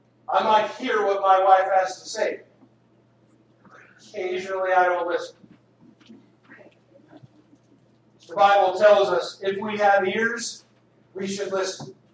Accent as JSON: {"language": "English", "region": "Texas", "country": "United States", "tie": "born or raised there", "said": "For those of you who know, I grew up in Texas, and if you've never heard of Texas, Texas plays football."}